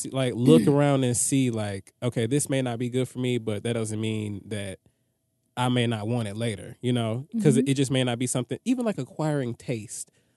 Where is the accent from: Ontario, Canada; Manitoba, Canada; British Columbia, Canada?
Ontario, Canada; Toronto; I'm from Toronto, and the legal drinking age here is 19